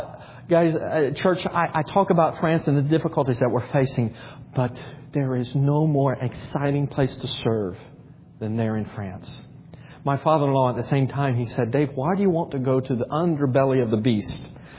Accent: United States; And I'm an American. I'm through and through American. I bleed red, white, and blue.

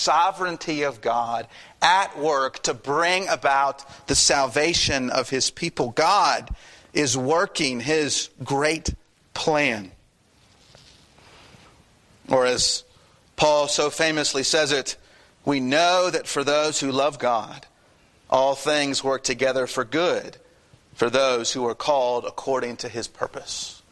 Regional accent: Durham, North Carolina, United States; I'm from Durham. I'm not from Raleigh, Durham. In my mind, Durham had all of the associations, positive and negative.

